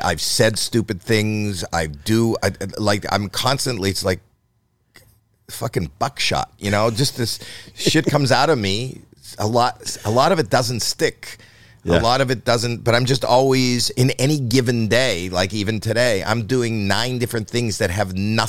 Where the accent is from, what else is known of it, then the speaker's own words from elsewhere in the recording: Canada; You know, I'm Canadian, so hockey is in.